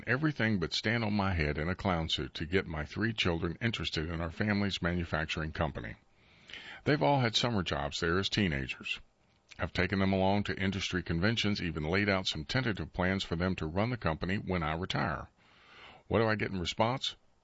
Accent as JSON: {"language": "English", "town": "Garland", "region": "North Carolina", "country": "United States", "said": "I'm from Garland, down in Sampson County. My father's pharmacy was there."}